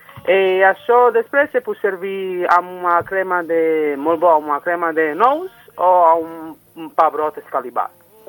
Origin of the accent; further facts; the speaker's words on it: Naples, Campania, Italy; Catalan is a second language; now in La Roca del Vallès, Spain; soc de Nàpols, exactament.